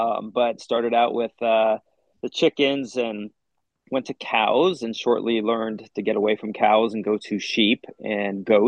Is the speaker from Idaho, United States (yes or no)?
yes; Idaho, United States; So I grew up in North Idaho. I joined the military right after high school